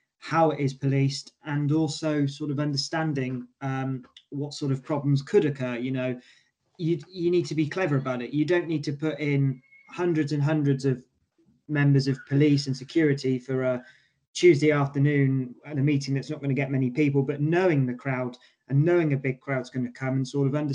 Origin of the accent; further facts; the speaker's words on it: Newbury, South East England, United Kingdom; I mean, I grew up in Newbury